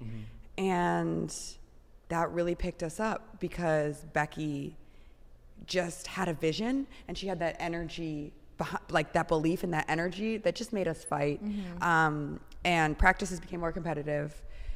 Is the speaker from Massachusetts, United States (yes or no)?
no; Chicago, Illinois, United States; now in Los Angeles, United States; I'm from Chicago.